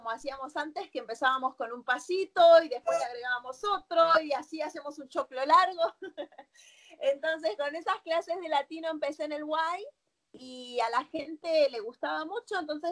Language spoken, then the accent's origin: Spanish; Ciudad Jardín Lomas del Palomar, Buenos Aires Province, Argentina; moved away as an adult; now in United States; yo vivo en Estados Unidos desde el 2003. Pero soy argentina, nací en Argentina, viví, crecí todo en Ciudad Jardín, Palomar. En el 2003 me mudé aquí a Estados Unidos y yo vine como estudiante.